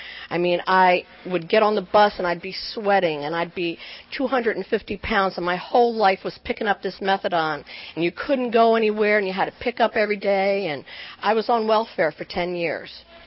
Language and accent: English; Vineland, New Jersey, United States; also born or lived in New York; now in Washington, United States; I'm from Washington, D.C., and I'm originally from Vineland, New Jersey, little chicken farm town, all Italians. I'm an Italian Catholic, and I have great guilt. And I moved from Jersey to New York, and then I ended up in Washington, D.C.